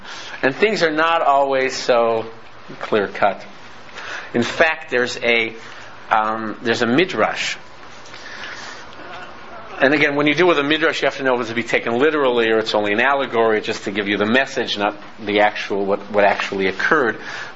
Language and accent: English; Oak Park, United States; You know, I come from Oak Park, so it's fairly big.